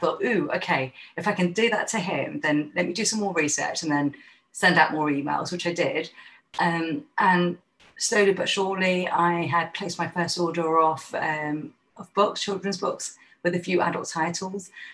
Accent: London, United Kingdom; being a Londoner at that time

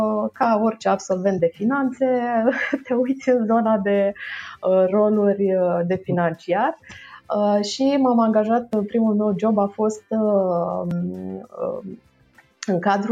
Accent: Roman, Neamț County, Romania; La vremea respectivă lucram în orașul natal, Roman, facultatea și masterul urmându-le în Iași.

